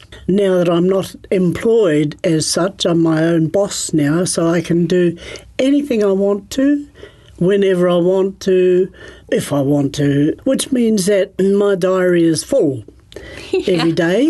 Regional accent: Tuahiwi, Canterbury, New Zealand; I was born and bred in Tuahiwi. That's 25 k's north of Christchurch. I went to Tuahiwi School, and many of my cousins and I are still there at Tuahiwi.

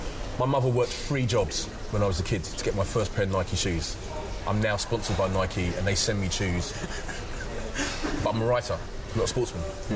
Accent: England, United Kingdom; accent: English; unfortunately I was from England, had a very strong English accent, couldn't do a very good fake American accent.

